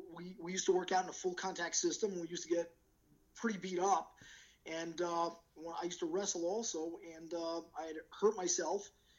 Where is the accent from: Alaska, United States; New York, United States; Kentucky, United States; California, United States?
New York, United States; Spring Valley; And so I ended up growing up in Spring Valley, New York.